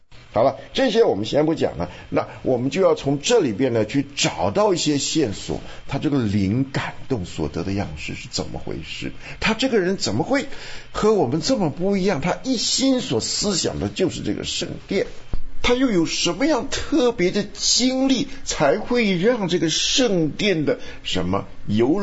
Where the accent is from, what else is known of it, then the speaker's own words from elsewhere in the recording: Taiwan; moved away; 想当年我们从台湾来的时候，就是住公寓，